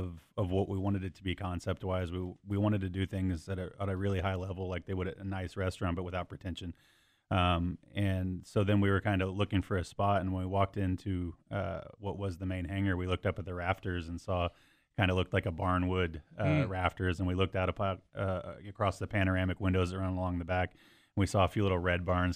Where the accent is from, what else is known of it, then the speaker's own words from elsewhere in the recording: Mount Zion, Illinois, United States; I'm from Mount Zion originally, and I went to Tech Academy when I was in high school here at the Decatur Tech Academy.